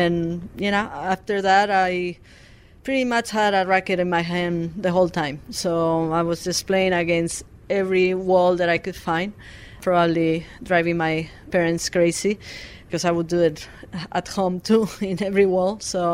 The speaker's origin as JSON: {"language": "English", "region": "Aragon", "country": "Spain", "tie": "born or raised there", "said": "In my hometown, but like my area, which is called Aragon."}